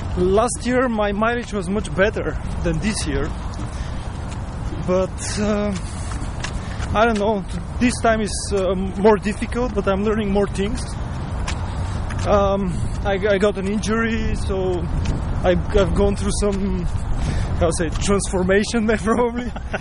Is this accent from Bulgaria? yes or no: yes; Bulgaria; English is a second language; I'm from Bulgaria.